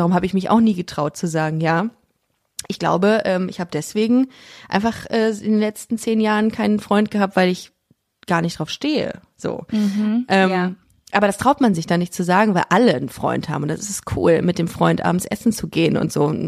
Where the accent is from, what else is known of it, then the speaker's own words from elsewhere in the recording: Düsseldorf, North Rhine-Westphalia, Germany; now in Cologne, Germany; Ich komme auch aus Nordrhein-Westfalen, aus dem Dorf, das Düsseldorf sich nennt.